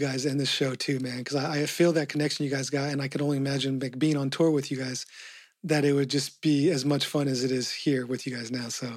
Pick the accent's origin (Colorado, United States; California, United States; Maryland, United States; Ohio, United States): Colorado, United States; it'd probably be Red Rocks, because growing up in Colorado, spent a lot of time.